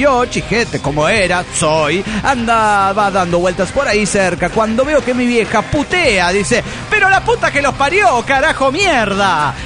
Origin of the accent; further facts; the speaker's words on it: San Juan, Argentina; also born or lived in Piura, Peru; now in Neuquén, Argentina; en aquel entonces estaba en Piura, Perú. Después volví a mi tierra natal, San Juan, Argentina. Y ahora estoy viviendo en Neuquén.